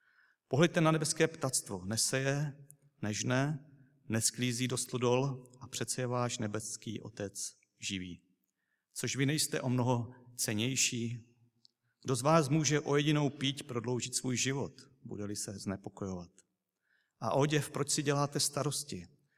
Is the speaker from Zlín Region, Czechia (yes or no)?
yes; Vsetín, Zlín Region, Czechia; Pocházím ještě ze Vsetína, z Majáku, ze zboru.